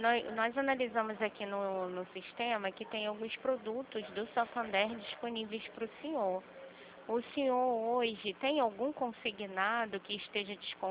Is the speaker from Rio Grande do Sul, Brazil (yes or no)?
no; Rio de Janeiro, Brazil; eu sou do Rio.